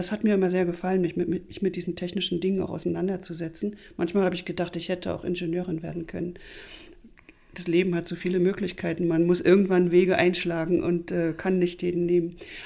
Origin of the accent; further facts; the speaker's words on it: East Germany, Germany; wurde dort als Ostdeutsche, naja, schon sehr von oben herab behandelt